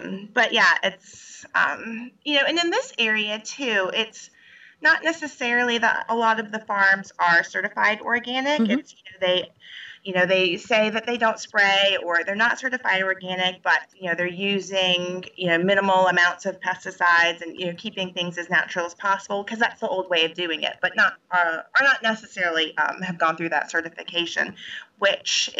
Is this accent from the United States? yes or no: yes; North Carolina, United States; also born or lived in New York; I'm not. And actually, I grew up originally, I'm from North Carolina. And, you know, I grew up in the suburbs and was very ambivalent about the outdoors.